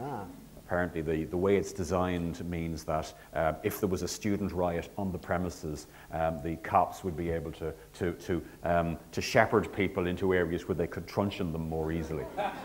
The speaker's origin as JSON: {"language": "English", "region": "County Cavan", "country": "Ireland", "tie": "born or raised there", "also_born_or_lived": "County Meath", "said": "So I came here from County Meath. I mean, I'd been to school in Cavan, born in Cavan, moved to Meath, etc. So kind of from that area, knew absolutely nobody."}